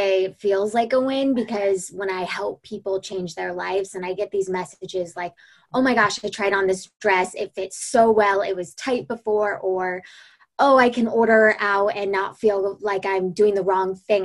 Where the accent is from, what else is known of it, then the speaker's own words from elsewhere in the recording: South Dakota, United States; also born or lived in Las Vegas, Nevada; I grew up all over the United States. I like to say I was a tumbleweed. So I was born in Las Vegas, but raised in South Dakota, back to Las Vegas